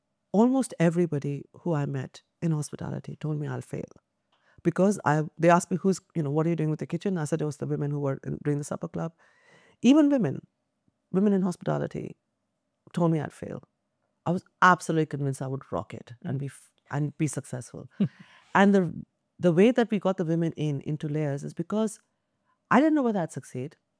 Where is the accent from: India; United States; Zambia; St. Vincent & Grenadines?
India; when I was growing up in India